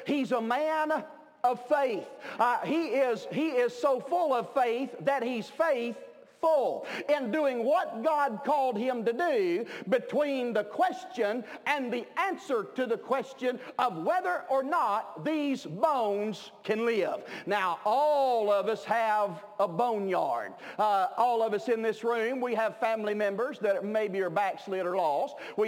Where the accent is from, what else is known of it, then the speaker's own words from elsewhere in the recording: Kentucky, United States; I'm from Kentucky, but watch this right here, boys.